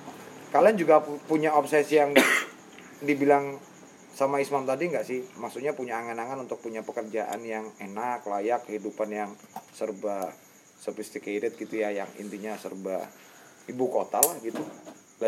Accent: Malang, East Java, Indonesia; now in Jember, Indonesia; Sedangkan saya secara pribadi asli Malang, lahir di Malang, memilih justru tinggal di Jember.

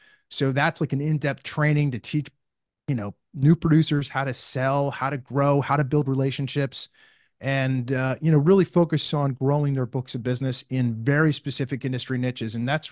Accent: Pennsylvania, United States; I grew up in Eastern Pennsylvania, grew up on a farm.

